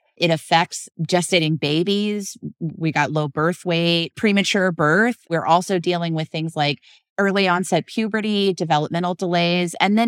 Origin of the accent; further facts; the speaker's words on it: Baton Rouge, Louisiana, United States; now in New Orleans, United States; I actually don't just live in New Orleans. I'm from Louisiana. I grew up in Baton Rouge. I'm fifth generation, at least, Louisiana, and there's another generation coming up behind me.